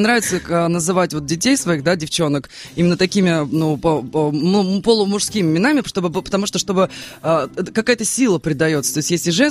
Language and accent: Russian; Moscow, Russia; Я вообще коренная москвичка